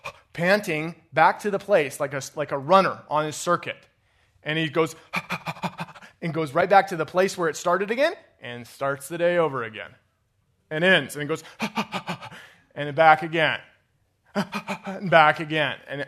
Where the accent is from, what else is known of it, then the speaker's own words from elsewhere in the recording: Colorado, United States; I grew up in Colorado. I grew up on a farm in Colorado, very different culture than here